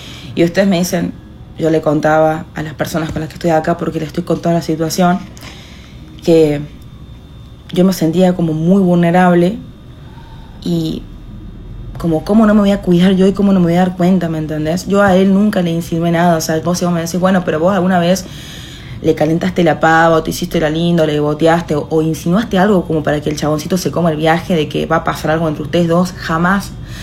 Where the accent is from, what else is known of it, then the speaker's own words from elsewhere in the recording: La Rioja, Argentina; yo soy la primera riojana en que la eligen para un viaje a Brasil